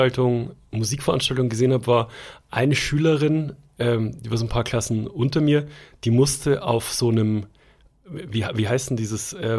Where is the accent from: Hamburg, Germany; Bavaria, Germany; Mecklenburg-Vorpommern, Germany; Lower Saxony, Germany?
Bavaria, Germany; Schwandorf; Und bei uns in Schwandorf auf dem Weihnachtsmarkt, also in der kleinen Stadt, wo ich aufgewachsen bin